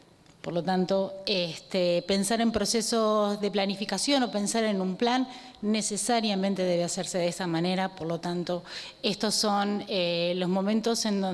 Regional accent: Montevideo, Uruguay; soy vecina de Montevideo, de acá, de unas cuadras. Fui a la Escuela República Argentina, en Colonia y Cuareim. Hice toda mi formación escolar, secundaria y la universidad en Montevideo

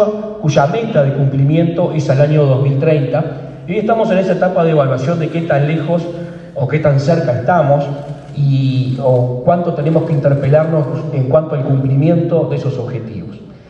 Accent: Uruguay

